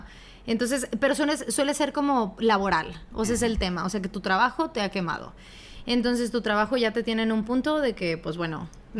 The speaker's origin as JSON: {"language": "Spanish", "town": "Monterrey", "region": "Nuevo León", "country": "Mexico", "said": "Yo soy de Monterrey, que es el norte de México. Yo no vivo cerca de la Ciudad de México en absoluto. O sea, yo vivo muy en el norte. Más cerca a Estados Unidos que a otra parte."}